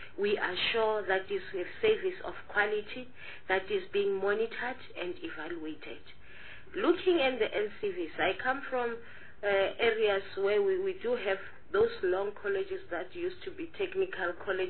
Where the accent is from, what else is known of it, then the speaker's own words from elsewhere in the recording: Mpumalanga, South Africa; For instance, I come from Mpumalanga